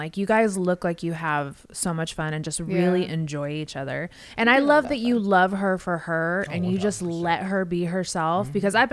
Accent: West Coast, United States; Yeah, because I'm from the West Coast, so I know.

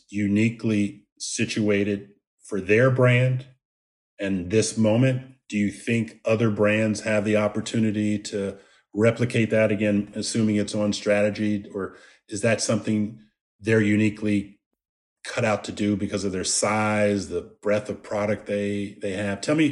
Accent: Washington, District of Columbia, United States; So I grew up in the Washington, D.C. area.

